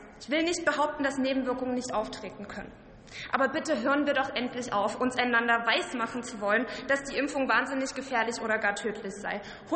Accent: Saxony, Germany; Ich komme aus Sachsen.

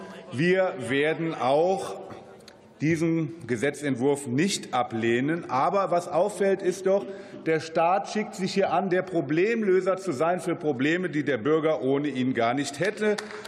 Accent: North Rhine-Westphalia, Germany; In meiner Heimat NRW sind 7000 Lehrerstellen unbesetzt.

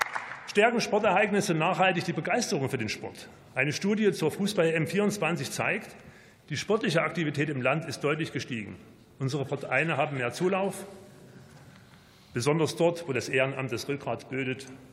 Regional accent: Leipzig, Saxony, Germany

